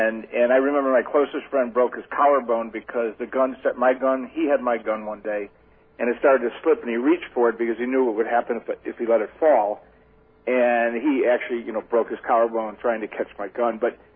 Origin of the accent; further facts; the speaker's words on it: Chicago, Illinois, United States; You know, like you, Charles, I grew up in Chicago. I went to synagogue on Kimball Avenue.